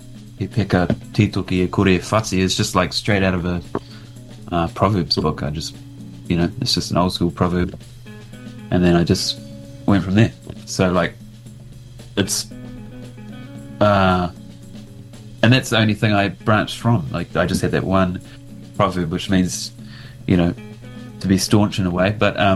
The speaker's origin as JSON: {"language": "English", "region": "Hawke's Bay", "country": "New Zealand", "said": "And I think our next show is Boxing Day back home in Hawke's Bay. We're all from Hawke's Bay, so we'll be at home Boxing Day Festival in Hawke's Bay."}